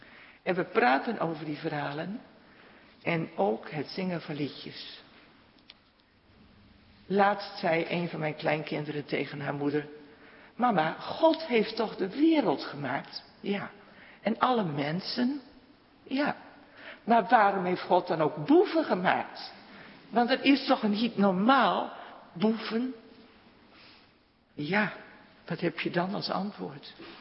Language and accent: Dutch; Ulrum, Groningen, Netherlands; jaar, maar toen woonde ik al in Groningen op kamers. Dus niet in je eigen dorp meer, maar later dus vanuit Groningen toch in Ulrum, waar ik opgegroeid ben, ook nog belijdenis gedaan.